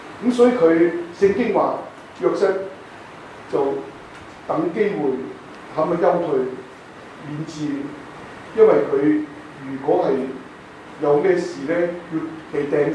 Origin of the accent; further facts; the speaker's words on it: China; 我中國人大量噶嘛，